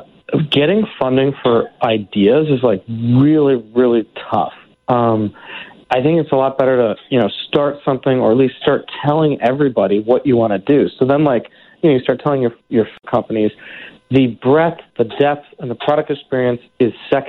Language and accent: English; Chicago, Illinois, United States; 40 under 40 is a huge honor, especially in my hometown in Chicago.